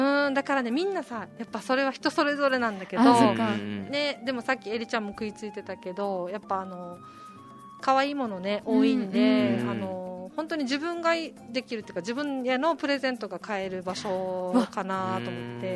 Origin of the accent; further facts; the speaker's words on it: Uruma, Okinawa, Japan; also born or lived in Sesoko / Nagano / Gifu; 瀬底出身だけど、まあ、石川、うるま市石川、今の育ちなんですよ、うん、でだけどやっぱ海が忘れられないっていうか、うん、まあ、内地にも出たり、うん、長野に住んだり岐阜に住んだりしたんですけど